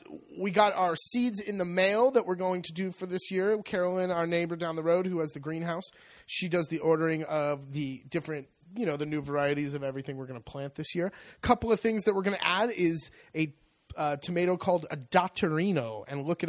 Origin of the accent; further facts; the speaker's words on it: California, United States; So I grew up in California where you, in the summertime or any time of year, grass fires are burning things